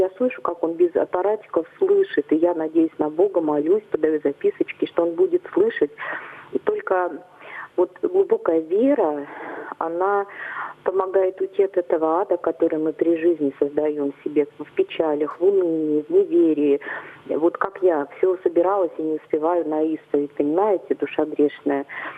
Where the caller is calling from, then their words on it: Novosibirsk, Novosibirsk Oblast, Russia; я из Новосибирска.